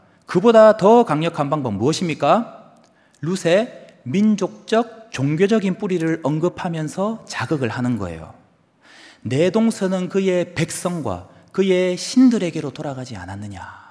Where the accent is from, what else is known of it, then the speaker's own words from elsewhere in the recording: Gyeongsang, South Korea; 들어보셔서 알겠지만 저는 경상도 사람이에요.